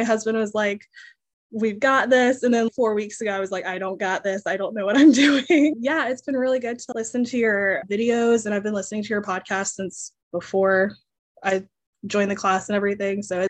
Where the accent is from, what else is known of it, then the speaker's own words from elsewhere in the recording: Jacksonville, Florida, United States; Florida, so I'm from Jacksonville, which is North Florida. And then we just moved to Locust Grove, which is like an hour outside of Atlanta.